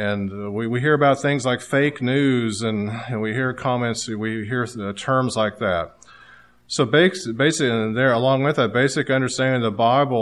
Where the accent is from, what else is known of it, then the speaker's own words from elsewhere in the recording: Kansas, United States; I knew I grew up in Kansas, western Kansas, and it was a small town.